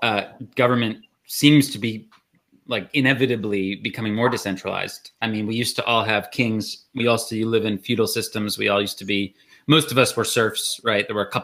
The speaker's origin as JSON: {"language": "English", "country": "United States", "said": "which is probably the greatest embarrassment I have as an American is our prison system"}